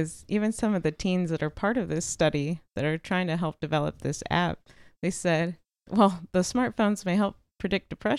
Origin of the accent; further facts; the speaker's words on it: Houston, Texas, United States; I grew up in Houston.